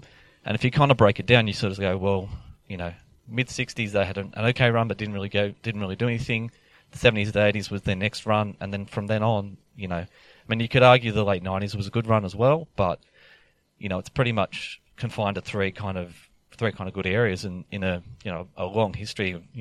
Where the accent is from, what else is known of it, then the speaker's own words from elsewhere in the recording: Parramatta, New South Wales, Australia; So you realise I grew up in Parramatta area. So, you know, even though my family was all from, you know, inner west and or sort of inner city, you know, Newtown, that kind of area, you know, my parents moved to Parramatta district